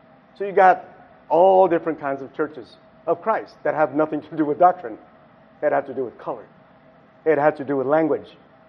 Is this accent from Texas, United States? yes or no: yes; Texas, United States; I grew up in West Texas.